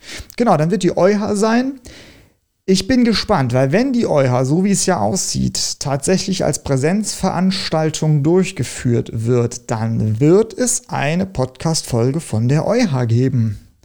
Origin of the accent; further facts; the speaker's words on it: Bitburg, Rhineland-Palatinate, Germany; in Bitburg, wo ich aufgewachsen bin, ins Ferienlager